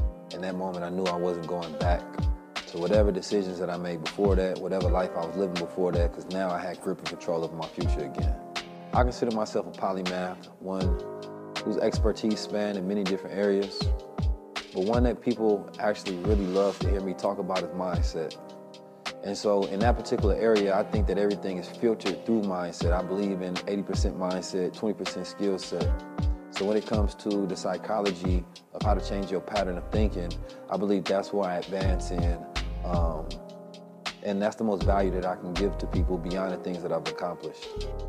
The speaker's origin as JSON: {"language": "English", "town": "St. Louis", "region": "Missouri", "country": "United States", "tie": "born or raised there", "said": "When I was younger, and … growing up in St. Louis"}